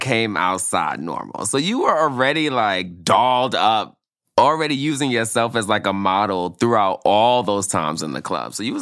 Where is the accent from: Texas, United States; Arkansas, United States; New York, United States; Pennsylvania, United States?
New York, United States; Brooklyn; yeah, I'm a girl from Brooklyn, a Banji girl also, who, like, started doing what I want